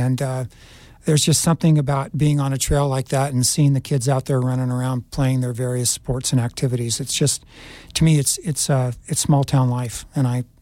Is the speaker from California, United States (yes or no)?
yes; California, United States; I grew up in Tuolumne County, BJ, and I was involved with sports at an early age